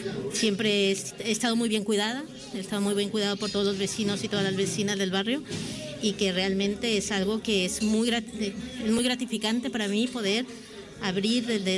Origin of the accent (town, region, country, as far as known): Mexico; moved away